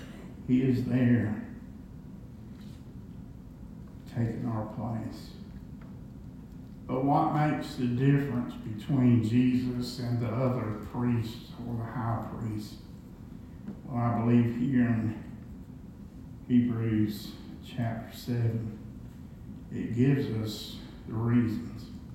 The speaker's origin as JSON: {"language": "English", "country": "United States", "said": "I'm a very prideful person as far as an American. I thank God I'm American."}